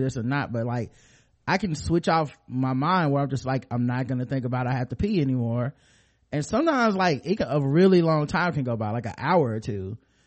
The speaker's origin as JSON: {"language": "English", "region": "the South", "country": "United States", "tie": "born or raised there", "said": "growing up in the South, with listening to that type of hip hop"}